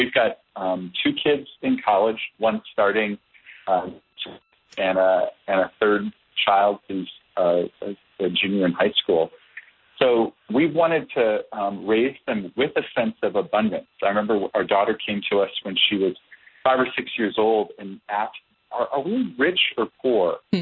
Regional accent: Minneapolis, Minnesota, United States; Well, when as kids growing up in Minnesota, I'm from Minneapolis.

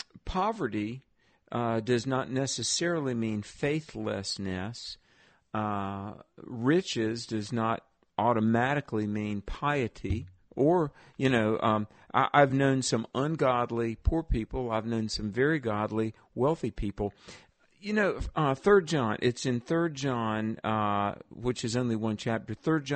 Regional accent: the South, United States; growing up in the South, we were poor and didn't know it

